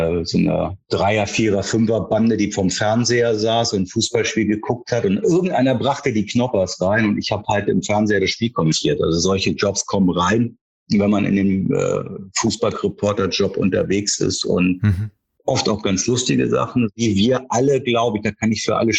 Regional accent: Hamburg, Germany; Also ich bin in Wandsbek aufgewachsen

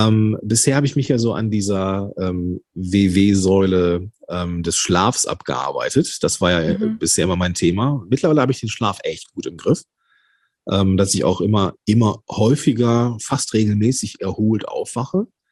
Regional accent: Rhineland, Germany; wir kommen ja jetzt beide aus dem Rheinland oder leben da zumindest.

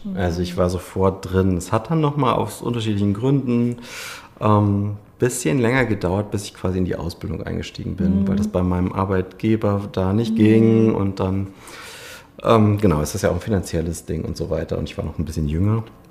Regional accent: Paderborn, North Rhine-Westphalia, Germany; Genau, ich komme aus Paderborn. Aber nicht aus der Stadt, sondern nochmal 25 Kilometer weiter Richtung Sauerland schon fast, Westfalen.

